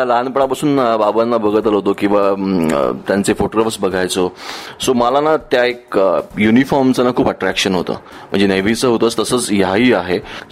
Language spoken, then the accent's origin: Marathi; Pune, Maharashtra, India; born there; जन्माचं लोकेशन जिथे आता बसून आपण इंटरव्ह्यू करतोय तेच पुणे. त्यामुळे मी, माझा जन्म पुण्यात झाला.